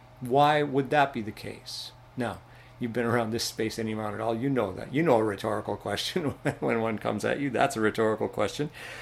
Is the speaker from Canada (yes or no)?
yes; Canada; I grew up in the Mennonite community in Canada